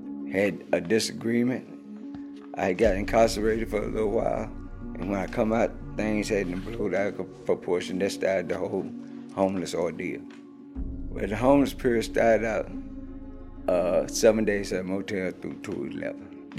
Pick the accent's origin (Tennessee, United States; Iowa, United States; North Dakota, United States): Tennessee, United States; moved away as an adult; I'm not from Ohio. I'm from Tennessee. I moved from Tennessee to up here. It was in 2016.